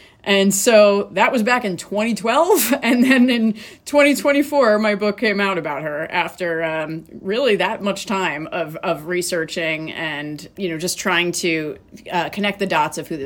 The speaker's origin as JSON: {"language": "English", "region": "New York", "country": "United States", "tie": "born or raised there", "moved": "as an adult", "lives_now": "Columbus, United States", "said": "I was born and raised in New York"}